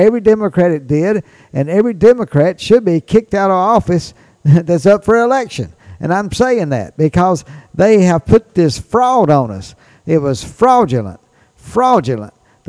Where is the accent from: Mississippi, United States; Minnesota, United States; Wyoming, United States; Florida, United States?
Mississippi, United States; In my home state of Mississippi, you got Chris McDaniels